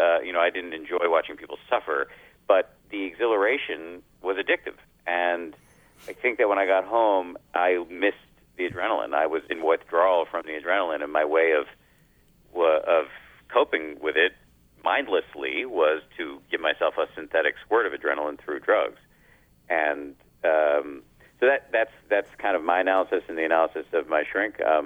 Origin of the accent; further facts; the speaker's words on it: Massachusetts, United States; I grew up in the People's Republic of Massachusetts, and my parents are scientists at Harvard